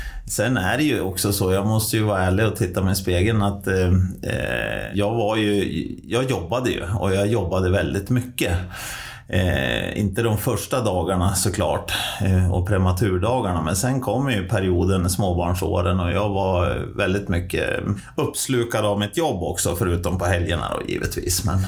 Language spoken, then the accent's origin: Swedish; Timrå, Västernorrland County, Sweden; Och jag är uppväxt i Timrå.